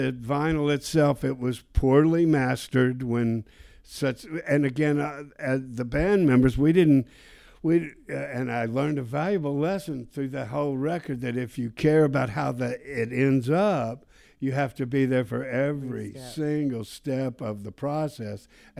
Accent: Memphis, Tennessee, United States; I grew up in Memphis. I went to school in Whitehaven at Hillcrest

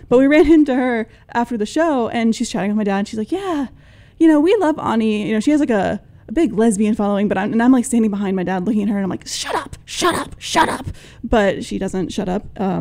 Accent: Charleston, South Carolina, United States; but we grew up in the Charleston area. It's a tri-county area, and we lived in Dorchester County.

